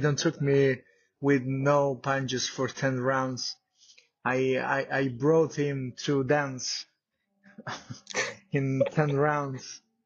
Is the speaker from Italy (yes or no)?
yes; Italy; English is a second language; I wanna perform here in my home country and make the boxing great again in my country, because you know media is not too much interested in Italy about boxing.